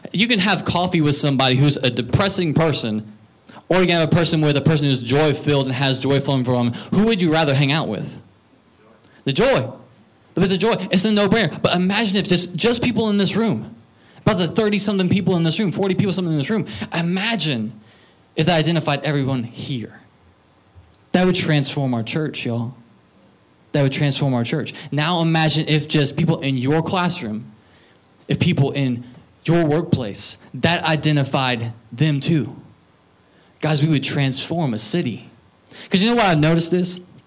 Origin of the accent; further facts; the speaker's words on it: Mississippi, United States; I grew up in Mississippi with like the belt buckle of the Bible belt or just off to the right of the belt buckle.